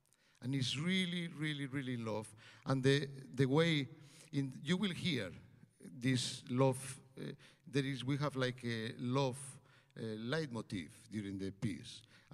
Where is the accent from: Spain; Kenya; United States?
Spain; Santander, Cantabria; But you know, in Santander, my hometown, there was no violin teacher.